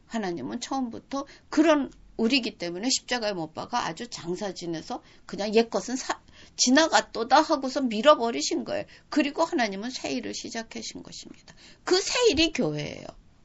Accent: South Korea; also born or lived in Japan; 제가 일본에서 살면서 제가 대한민국 사람의 대표요. 크리스찬의 대표로 쭉 살았다 그랬어요.

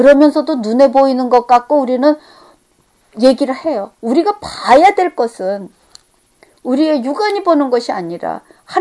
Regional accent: South Korea; now in United States; 우리가 한국 사람 입장에서는 참 그것으로 인해서 얻고

